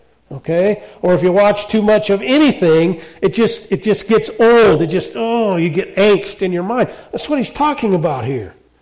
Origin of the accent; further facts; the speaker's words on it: Wyoming, United States; I grew up in Wyoming. I visited a week ago. I took my daughter down to school. My hometown. I love that town.